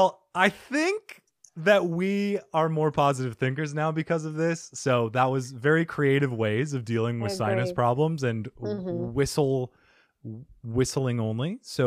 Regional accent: Arizona, United States; I'm from Arizona, so I barely even know what one looks like. We just have sand and salamanders. Cacti. Yeah, and cacti here, saguaros.

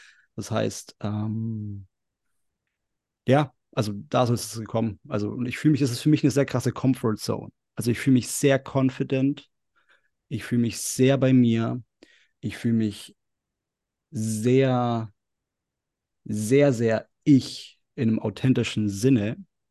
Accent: Lindau, Bavaria, Germany; Also ich komme aus Süddeutschland, bin da auch groß geworden, also eher aus dem oder vom Dorf und von der Natur, vom Bodensee. Also vielleicht kennt man Lindau, das ist direkt an der Grenze zu Österreich und Schweiz.

